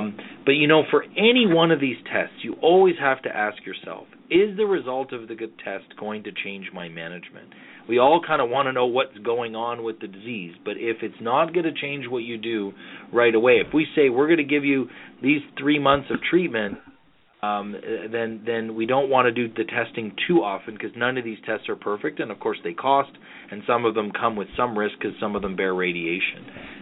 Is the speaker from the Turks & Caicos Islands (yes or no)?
no; Canada; despite being the Canadian pacifist here